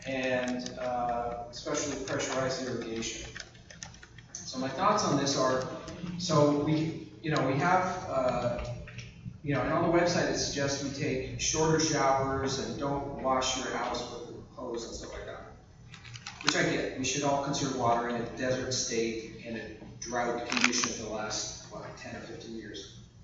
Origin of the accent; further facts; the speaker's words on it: Canada; if you're in Canada, I'm from Canada